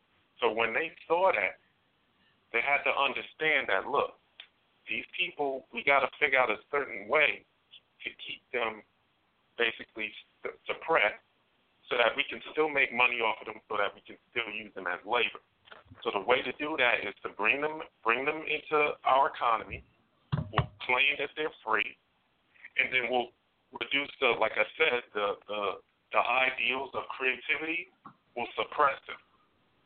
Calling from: Queens, New York, United States; I'm calling from Queens, New York.

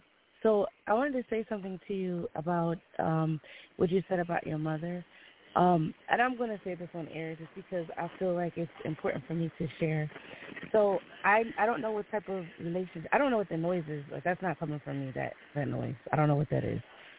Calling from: New Jersey, United States; I'm calling from Jersey.

